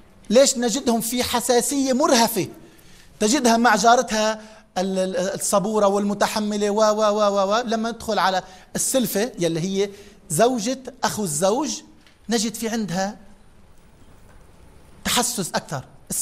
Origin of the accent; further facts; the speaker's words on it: Lebanon